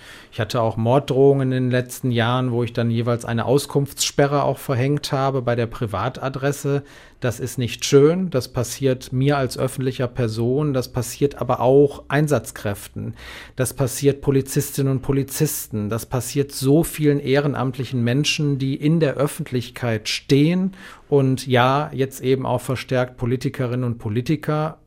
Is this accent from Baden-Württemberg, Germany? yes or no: no; Essen, North Rhine-Westphalia, Germany; Für meine Heimatstadt habe ich mich noch nie geschämt. Ich bin manchmal in Berlin dann Essenerklärer